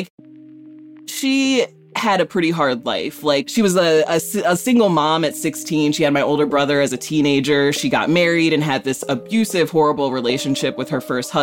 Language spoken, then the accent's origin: English; Rockford, Illinois, United States; I grew up in Rockford, Illinois, Northern Illinois. It is a pretty Midwestern, depressing place.